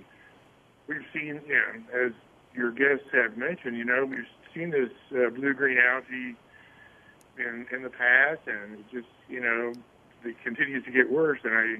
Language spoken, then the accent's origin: English; Fort Myers Beach, Florida, United States; I'm a water guy, and I grew up on Fort Myers Beach, and been in the water industry in South Florida for many years.